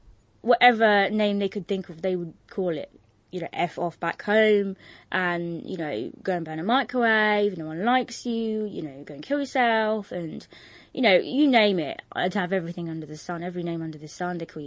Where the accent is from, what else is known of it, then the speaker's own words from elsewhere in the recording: Bangladesh; born there; English is a second language; English wasn't my first language. I wasn't born here. I was born in Bangladesh. We're Muslim, but a very cultured and kind of strict sort of background that I come from.